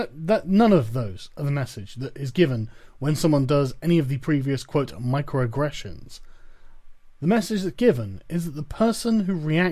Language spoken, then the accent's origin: English; England, United Kingdom; If I moved to China, the fact that I'm English would be considered exotic.